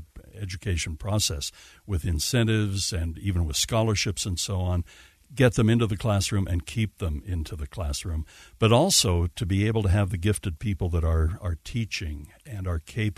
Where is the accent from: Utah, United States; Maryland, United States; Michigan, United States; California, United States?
Utah, United States; born there; right here, born in Holy Cross Hospital back in the day, live in Holiday. A lot of people think I was born in Eureka. I was not.